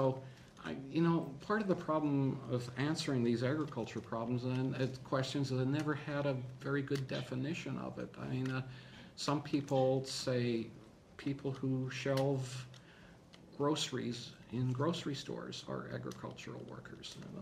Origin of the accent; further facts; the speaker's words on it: Canada; I'm a Canadian. I dealt with the immigration authorities.